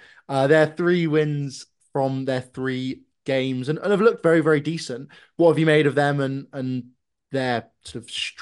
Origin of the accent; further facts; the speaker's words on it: England, United Kingdom; And I think in particular for me as an English fan, Phil Salt has been great at the top of the order